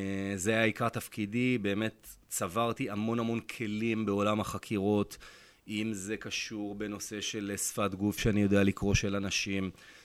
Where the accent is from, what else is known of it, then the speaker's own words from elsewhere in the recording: Holon, Tel Aviv District, Israel; אז גדלתי בחולון